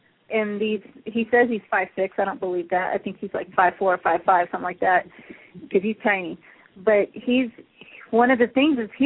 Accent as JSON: {"language": "English", "town": "Houston", "region": "Texas", "country": "United States", "said": "And I'm like, no, I'm from Houston. This is so not hot."}